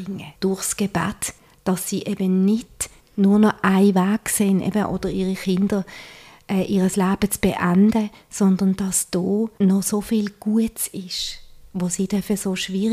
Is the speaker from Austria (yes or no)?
no; Switzerland; wie komme ich als Schweizer Frau jetzt mit Grönland in Kontakt?